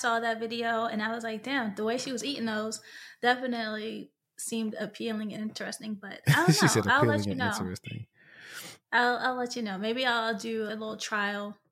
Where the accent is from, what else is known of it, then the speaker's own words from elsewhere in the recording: Philadelphia, Pennsylvania, United States; I am from Philly, the 215, better known for cheesesteaks and pretzels and our famous water ice.